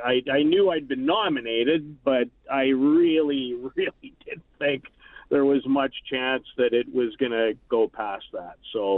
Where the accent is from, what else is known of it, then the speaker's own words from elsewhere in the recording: Saskatoon, Saskatchewan, Canada; I love my hometown. It means the world to me.